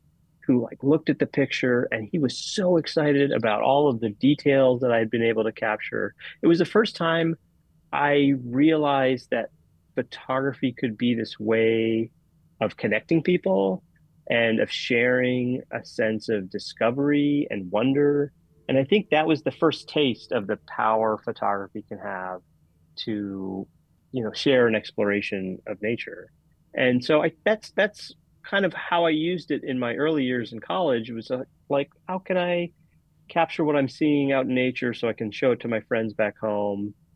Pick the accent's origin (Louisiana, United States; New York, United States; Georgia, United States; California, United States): Georgia, United States; Atlanta; As a kid growing up in Atlanta, Georgia, I had access to woods and a stream behind my house.